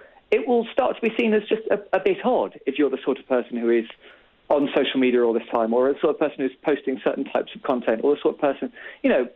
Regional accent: United Kingdom; I'm British.

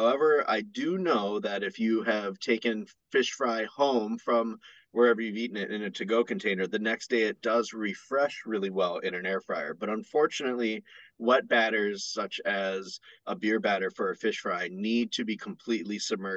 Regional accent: New London, Wisconsin, United States; some of the best fish fries I've had were from my hometown in New London, Wisconsin

